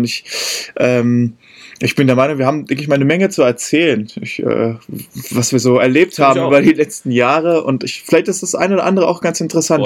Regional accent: Berlin, Germany; moved away as an adult; now in Heidelberg, Germany; ich bin mit 20 von aus Berlin nach Heidelberg gezogen.

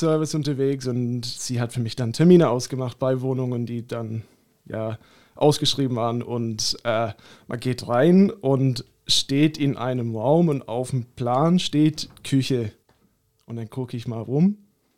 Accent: Melbourne, Victoria, Australia; German is a second language; moved away as an adult; now in Germany; ich bin Australier, wohnte 27 Jahre auch dort in meiner Heimatstadt in Melbourne und dann bin 2019 nach Deutschland gezogen.

